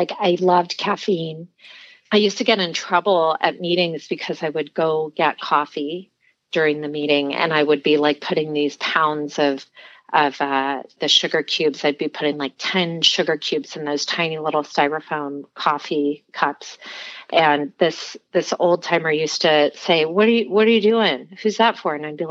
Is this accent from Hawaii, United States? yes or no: yes; Hawaii, United States; So I was born and raised in Hawaii. I grew up there.